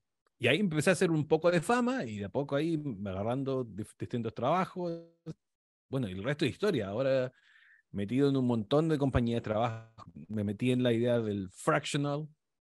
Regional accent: Chile; moved away as an adult; soy chileno, pero yo a los 20 años, cuando terminé de estudiar cine, me fui de Chile

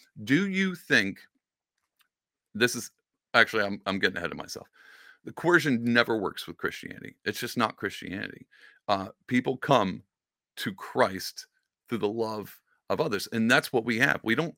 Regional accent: United States; born there; I was born in America and everybody's, you know, everybody's Protestant here.

